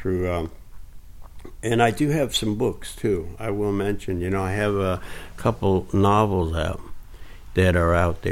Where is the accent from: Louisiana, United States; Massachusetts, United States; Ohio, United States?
Massachusetts, United States; Cambridge; I'm a hillbilly, so I mean, even though I grew up in Cambridge, I still got a hillbilly brain.